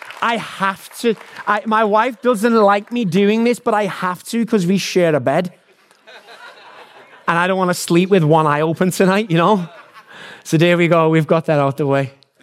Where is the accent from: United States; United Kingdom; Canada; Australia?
United Kingdom; England; Typically, as an Englishman, we come and we minister around the US and the Americans.